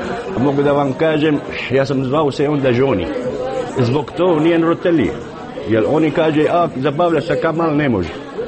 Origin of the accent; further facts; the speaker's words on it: Syria; Bosnian is a second language; ja sam iz Sirija, ja sam musliman